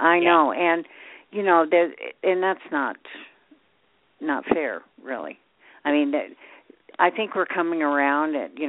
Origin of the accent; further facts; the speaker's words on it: Kentucky, United States; born there; I mean, I was born in Kentucky, and trust me, back in the day, you didn't talk about it because nobody's going to do nothing about it.